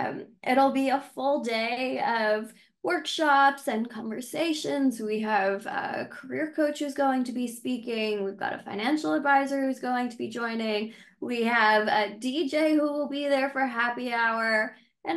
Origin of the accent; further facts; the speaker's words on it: New Jersey, United States; So I guess to start out, I grew up in New Jersey and I went to NYU for college.